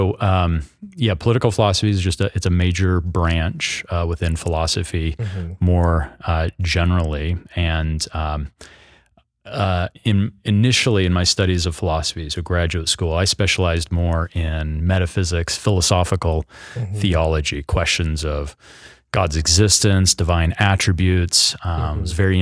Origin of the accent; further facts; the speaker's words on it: Bonners Ferry, Idaho, United States; I grew up in Idaho, North Idaho, a little town called Bonner's Ferry, okay. About 30 miles from the Canadian border. And, I'm a native Idahoan and, moved to Moscow, right out of high school to attend the University of Idaho, okay.